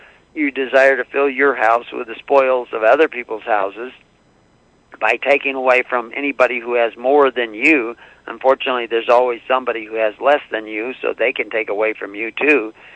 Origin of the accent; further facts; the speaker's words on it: Houston, Texas, United States; I grew up in Houston on the bayous in Texas, and I had those in my play place all the time.